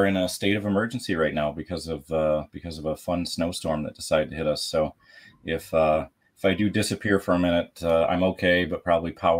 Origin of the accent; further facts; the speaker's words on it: Las Vegas, Nevada, United States; now in New York, United States; I grew up out West. I grew up in Las Vegas, but, I was born here in New York, moved out there at a very young age.